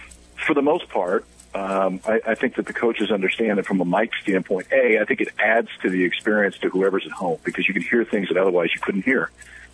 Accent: Omaha, Nebraska, United States; I mean, I grew up in Omaha. I live in Omaha.

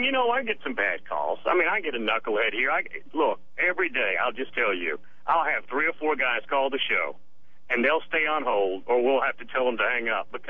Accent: Tennessee, United States; I grew up in Tennessee, so I pulled for the Vols.

